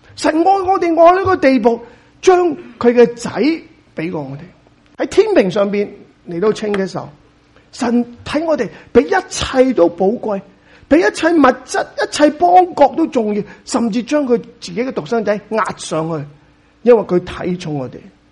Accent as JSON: {"language": "Cantonese", "country": "China", "said": "呢种咁嘅情结，我发觉喺我哋中国人嘅当中非常之嘅坚固。"}